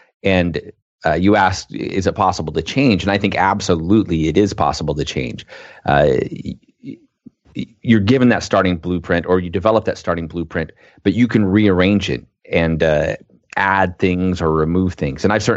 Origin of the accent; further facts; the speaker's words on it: Portland, Oregon, United States; I grew up here in Portland, Oregon.